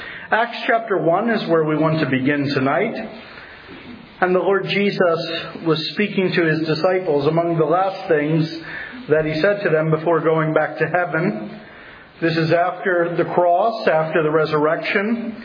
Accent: Pennsylvania, United States; For those who don't know me … from Pennsylvania.

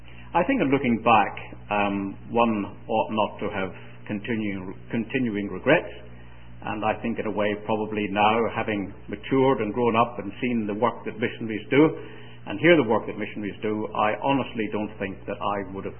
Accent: Northern Ireland, United Kingdom; born there; accent: mixture of Northern Irish, English and Scots; moved away as an adult; also born or lived in Scotland; now in England; I was born in Northern Ireland, of which everybody has heard, and left there when I was 23, got married, lived in Scotland for 7 years, and have lived in England ever since. That accounts for my accent being a sort of mixture of Northern Irish, English, and Scots.

